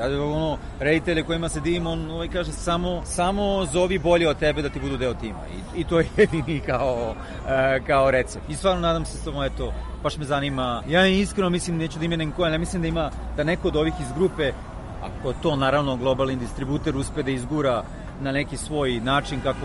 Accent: Belgrade, Serbia; Da, ja sam u detinjstvu prvo na Karaburmi

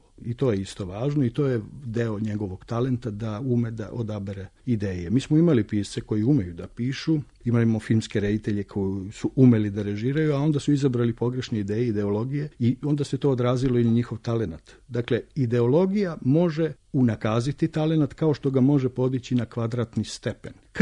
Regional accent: Serbia; accent: Ekavian; first language Ekavian; Nije znao da zapravo ja govorim ekavicom i da je moj maternji jezik ekavica

